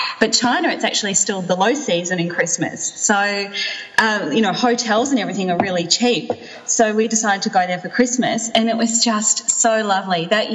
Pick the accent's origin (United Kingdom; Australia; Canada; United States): Australia; Melbourne, Victoria; now in Dubai, United Arab Emirates; I'm from Melbourne and my husband's from Sydney.